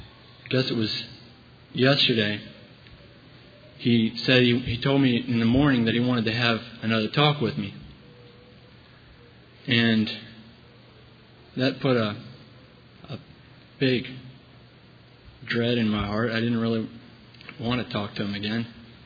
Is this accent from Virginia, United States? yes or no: yes; Amherst, Virginia, United States; I'm from Amherst, Virginia, and I'm 17 years old. Well, I was raised in a very godly family